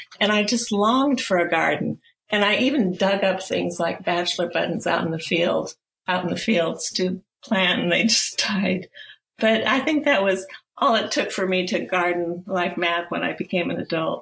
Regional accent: Oregon, United States; Well, you know, I grew up in Oregon, in a kind of a wild area when we first moved there, when I was just like 4 years old or so, but it was a new housing development after the war.

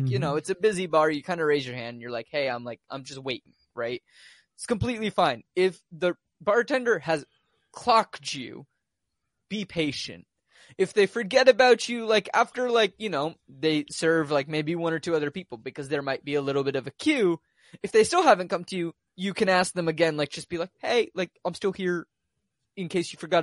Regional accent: Louisville, Kentucky, United States; I grew up in Louisville and my family never like shot guns or anything.

